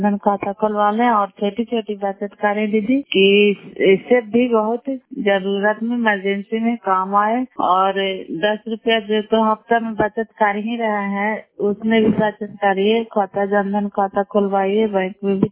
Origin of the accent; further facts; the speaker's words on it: Dairiganj, Bihar, India; नालंदा जिला कराय ब्लॉक मकरौता पंचायत ग्राम डायरीगंज की निवासी हूँ।